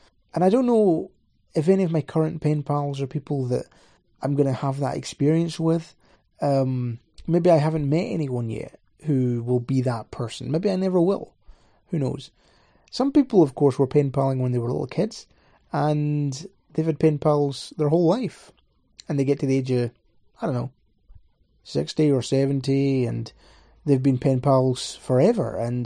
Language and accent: English; Scotland, United Kingdom; I'm Scottish, let's say 20.